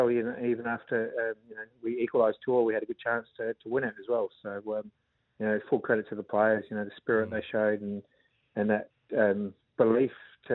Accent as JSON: {"language": "English", "town": "Whyalla", "region": "South Australia", "country": "Australia", "tie": "born or raised there", "said": "a country kid growing up in Wyala, that's your life."}